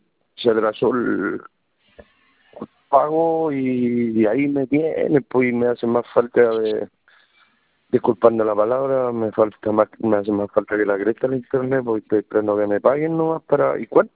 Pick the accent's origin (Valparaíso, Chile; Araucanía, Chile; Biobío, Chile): Biobío, Chile; Coronel; Y yo fui a Concepción, porque yo soy de Coronel.